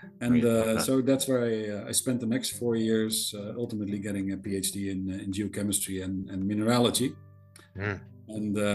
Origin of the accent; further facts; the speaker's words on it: Netherlands; the little town I grew up in the Netherlands was located at near a Roman castellum, a fort, which formed part of the northern defense line of the Roman Empire.